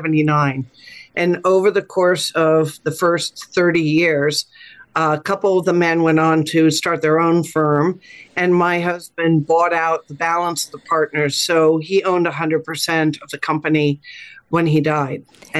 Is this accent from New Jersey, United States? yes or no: yes; Montclair, New Jersey, United States; I had a terrific childhood. I grew up in Montclair, New Jersey. I went to prep school and then I went to college in Florida.